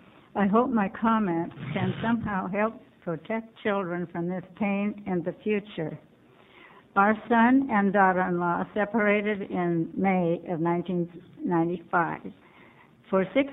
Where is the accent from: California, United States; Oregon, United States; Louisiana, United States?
Oregon, United States; Milwaukie; I'm from Milwaukee, Oregon.